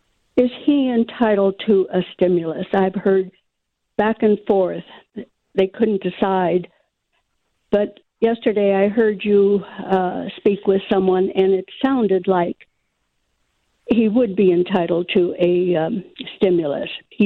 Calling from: Utah, United States; I'm calling from Utah. I'm a listener from far away.

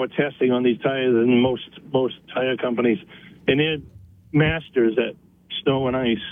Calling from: Milo, Maine, United States; I'm calling from Milo, Maine.

